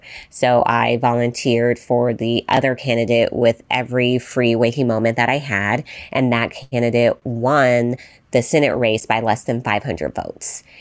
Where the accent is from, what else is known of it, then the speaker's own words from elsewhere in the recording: Las Vegas, Nevada, United States; And growing up in Las Vegas, Nevada, even at the time, there were not a lot of women of color who were elected officials.